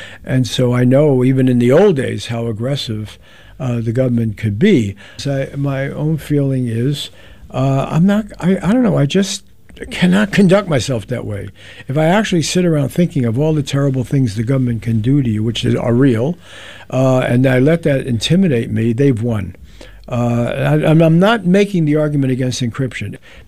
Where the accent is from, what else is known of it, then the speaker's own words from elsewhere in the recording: Bronx, New York, United States; but I grew up in the Bronx with public schools.